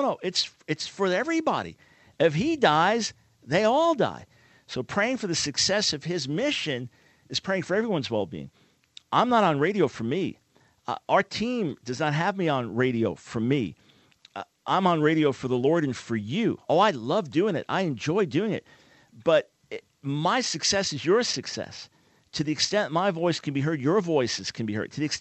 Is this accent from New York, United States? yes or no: yes; Long Island, New York, United States; Yeah, well, I grew up on Long Island, so I remember the names.